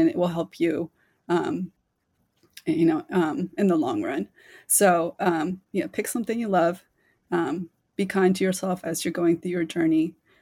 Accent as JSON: {"language": "English", "country": "Chile", "said": "My dream race would be to run the marathon in my native country of Chile. So, yeah, something I didn't mention. I'm originally from Chile, South America"}